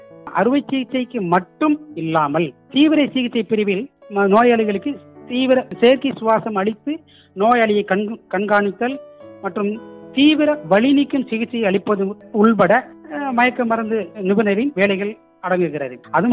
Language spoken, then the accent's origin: Tamil; Pudukkottai, Tamil Nadu, India; நான் புதுக்கோட்டை மாவட்டத்தை சேர்ந்தவன் தான்.